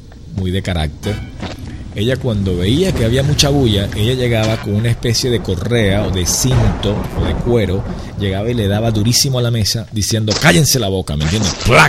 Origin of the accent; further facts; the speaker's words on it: Venezuela; now in Miami, United States; En mi país, allá, yo no estoy allá en Venezuela, pero estoy actualmente en Miami